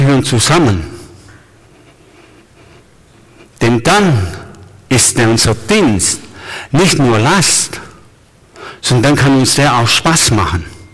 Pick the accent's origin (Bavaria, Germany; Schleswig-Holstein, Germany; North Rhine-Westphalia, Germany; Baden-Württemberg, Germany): Baden-Württemberg, Germany; ich bin auf der Schwäbischen Alb groß geworden